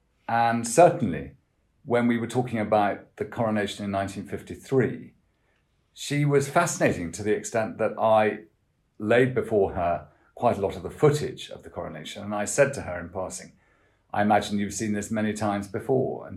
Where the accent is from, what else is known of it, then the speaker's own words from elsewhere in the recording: Scotland, United Kingdom; And I think it's delicious as a Scot that everyone in the United Kingdom is reminded that no one can become sovereign until they've done that.